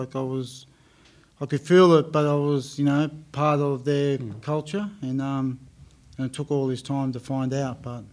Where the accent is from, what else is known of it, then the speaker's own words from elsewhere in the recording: Tasmania, Australia; I'm from Apala, from Tasmania. That's where my mob's from. It's only been the last, say, 10 years I've realised, but I'm an Aborigine.